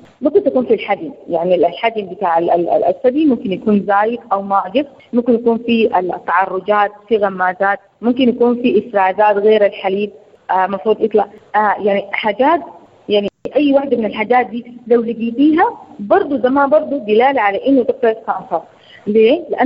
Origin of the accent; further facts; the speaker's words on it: Sudan; عشان كده نحن سنويا عندنا في السودان مجموعة من المبادرات والمنظمات